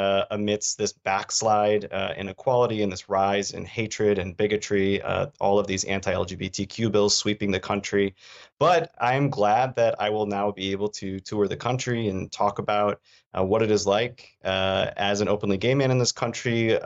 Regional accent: Michigan, United States; you're not defined by your surroundings the way I felt I was growing up in Northern Michigan.

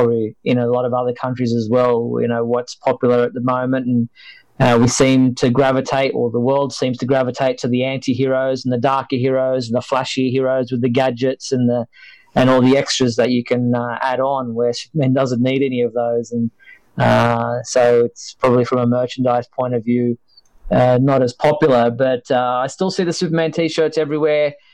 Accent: Australia; I guess the novelty of being an Australian in the U.S. probably helps.

